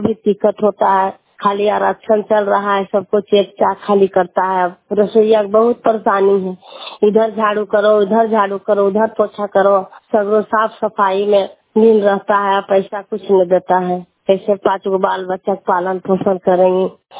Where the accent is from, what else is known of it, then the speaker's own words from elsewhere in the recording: Jharkhand, India; मेरा घर दो झारखंड के रहने वाली हूँ।